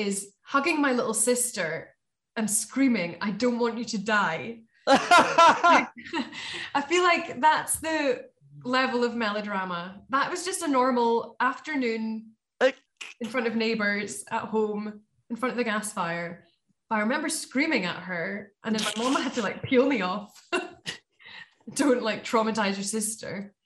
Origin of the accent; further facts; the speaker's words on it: Scotland, United Kingdom; Oh, I felt like the underdog, because I was from the Borders and had to travel for miles.